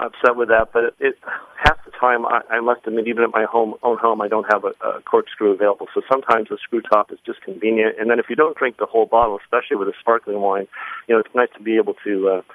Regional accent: New York, United States; also born or lived in California; No, I'm a native New Yorker.

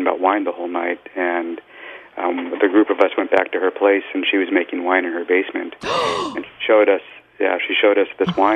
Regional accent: Fresno, California, United States; Yes, I am. I'm from Fresno, California, originally.

